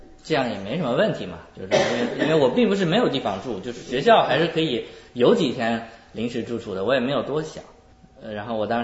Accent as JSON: {"language": "Chinese", "region": "Shanxi", "country": "China", "said": "然后那个时候正好碰到一个老乡，就是山西的，我是山西的老乡"}